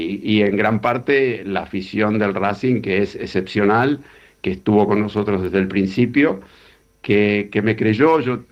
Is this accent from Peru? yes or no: no; Argentina; now in Santander, Spain; también soy español, soy hispano-argentino, mis abuelos maternos nacieron los dos en España, mi abuelo nació en Madrid y mi abuela nació en Burgos, ambos fallecieron en Argentina